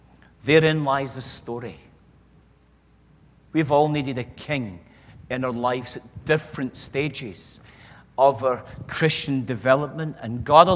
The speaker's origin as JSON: {"language": "English", "region": "Scotland", "country": "United Kingdom", "said": "moving on as rapidly as a Scotsman can."}